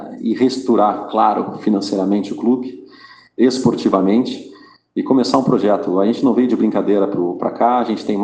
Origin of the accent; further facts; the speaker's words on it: Caxias do Sul, Rio Grande do Sul, Brazil; Eu sou de Caxias do Sul e eu cresci assistindo o jogo do Juventude, né?